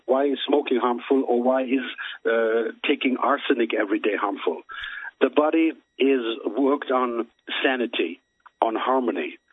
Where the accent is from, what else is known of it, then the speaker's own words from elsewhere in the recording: Germany; English is a second language; as you can tell perhaps by my slang, I'm not American-American, I'm German.